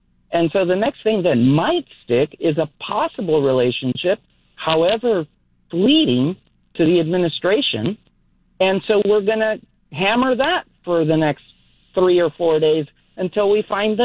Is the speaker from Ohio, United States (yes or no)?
no; California, United States; including from my home state here in California